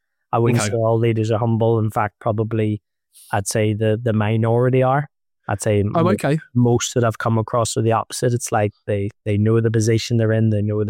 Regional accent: Belfast, Northern Ireland, United Kingdom; millions and billions of kids all like me growing up in Belfast wanted to do.

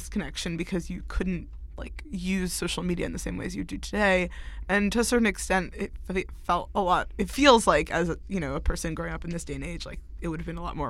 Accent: New York City, New York, United States; I'm from New York, like, I know how that goes.

